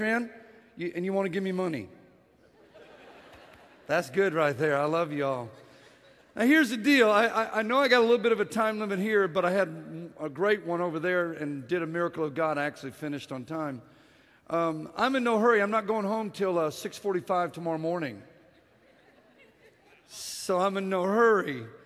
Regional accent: San Antonio, Texas, United States; I am from San Antonio, Texas, home of the world champion San Antonio Spurs.

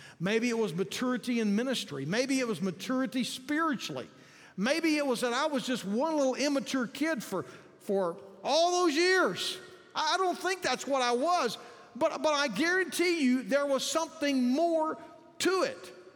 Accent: Yoakum, Texas, United States; I grew up in the Faith Baptist Church at Yoakum, Texas. That's my heritage.

